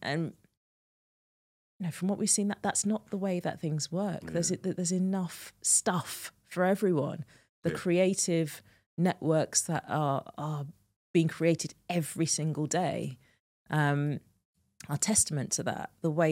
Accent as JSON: {"language": "English", "town": "Birmingham", "region": "West Midlands", "country": "United Kingdom", "said": "I'm black girl from Birmingham. This is the box that I've been put in. I'm British. I'm of Jamaican heritage. I'm of Caribbean heritage."}